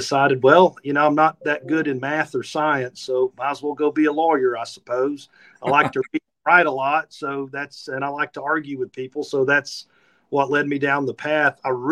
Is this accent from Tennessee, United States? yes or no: yes; Red Bank, Tennessee, United States; So, Scott, I'm from Red Bank. I grew up in Red Bank. I went to Red Bank High School.